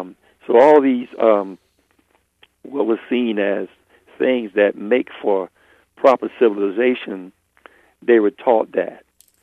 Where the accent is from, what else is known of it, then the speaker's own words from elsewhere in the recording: the South, United States; I grew up in the South, and my grandparents raised me. My grandfather was a Baptist minister.